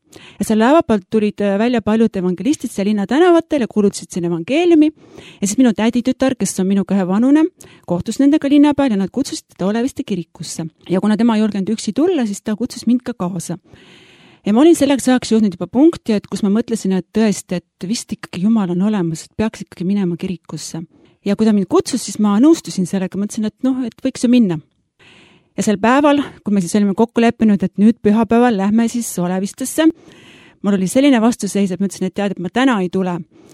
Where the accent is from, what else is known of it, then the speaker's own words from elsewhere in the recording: Tallinn, Harju County, Estonia; Olen sündinud ja kasvanud Tallinnas ja olen pärit mitte kristlikust perest.